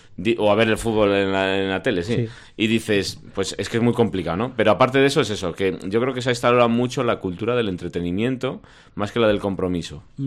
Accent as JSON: {"language": "Spanish", "town": "Astorga", "region": "Castile and León", "country": "Spain", "said": "tengo la próxima semana en Astorga, de donde soy yo"}